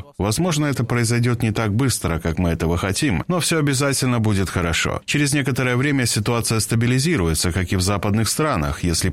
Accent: Moldova; Важно то, что я из Молдовы.

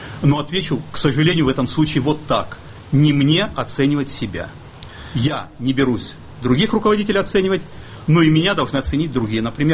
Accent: Siberia, Russia; Я говорю как сибиряк, потому что у нас особое отношение.

